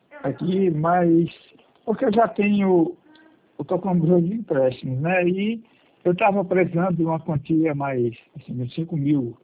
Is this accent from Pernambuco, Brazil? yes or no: yes; Pernambuco, Brazil; eu sou pernambucano mesmo.